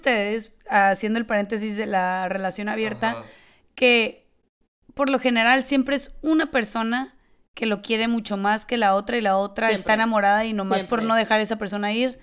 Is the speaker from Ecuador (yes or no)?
no; Durango, Mexico; De Durango.